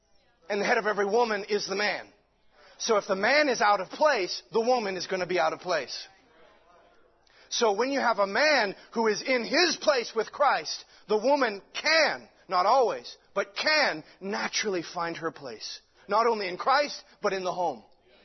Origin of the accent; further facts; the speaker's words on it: Ireland; So, I'm an Irishman, so I'm not going to do that, right?